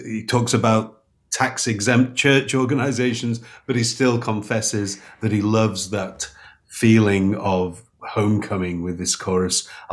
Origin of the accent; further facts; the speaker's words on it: United Kingdom; now in United States; as a relatively recent immigrant to the US, as a Brit